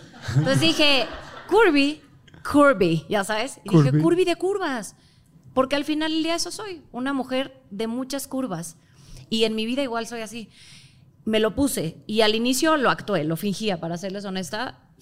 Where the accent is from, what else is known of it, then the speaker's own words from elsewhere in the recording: Mexico; Soy mexicana, pero de no sé si sea ascendencia o descendencia, la cosa es que viene de ahí